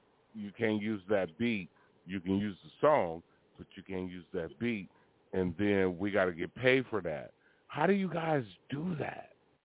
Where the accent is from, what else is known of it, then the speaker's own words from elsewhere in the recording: Oakland, California, United States; because I'm from the town. I'm from Oakland.